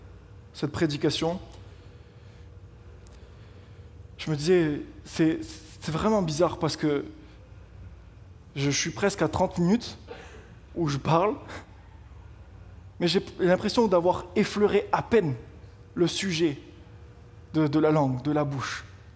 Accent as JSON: {"language": "French", "country": "France", "said": "En tant que Français, j'ai été profondément déçu par un tableau des Jeux Olympiques."}